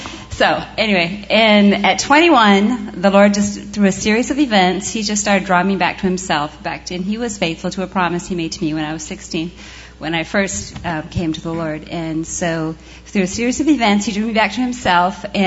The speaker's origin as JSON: {"language": "English", "region": "Michigan", "country": "United States", "moved": "as an adult", "said": "Okay, so like I came down from Michigan when I was like 18, and so I was on my own. I came with my best friend from high school, Diane. We moved down here, and we lived in Windermere."}